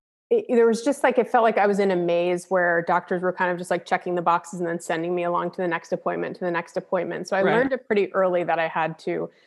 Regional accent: New York, United States; So I am from New York. I originally grew up in Long Island.

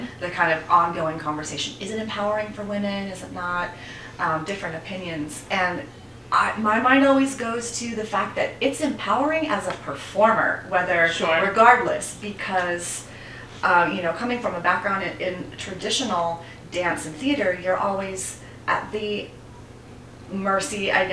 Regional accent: Austin, Texas, United States; I'm from Austin. I grew up in Austin

